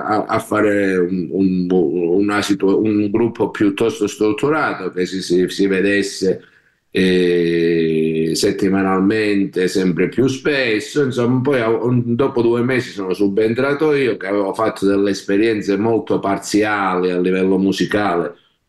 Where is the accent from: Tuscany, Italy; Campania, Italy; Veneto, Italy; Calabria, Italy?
Calabria, Italy; Cosenza; sono di Cosenza, calabrese.